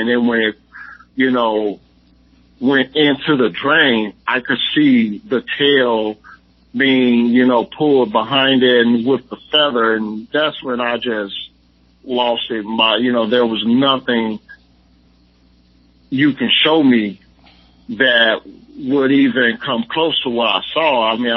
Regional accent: Chicago, Illinois, United States; I grew up in Chicago.

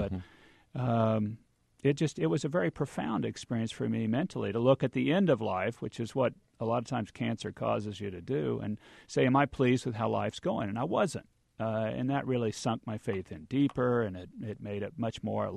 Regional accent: Parker, Kansas, United States; I went Methodist because growing up in Parker, Kansas, 250 people, that was the only church we had in town.

